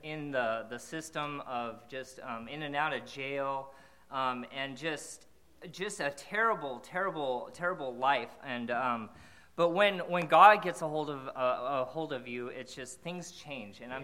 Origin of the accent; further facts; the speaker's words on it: Sequim, Washington, United States; I grew up in Sequim, Washington. This is my hometown. I'm officially a Sequimite.